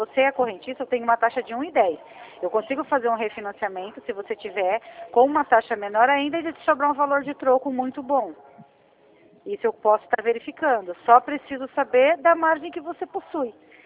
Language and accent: Portuguese; São Paulo, Brazil; eu sou do estado de São Paulo